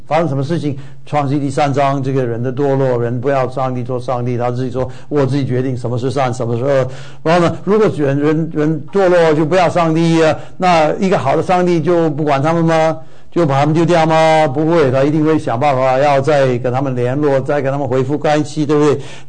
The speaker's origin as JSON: {"language": "Chinese", "country": "China"}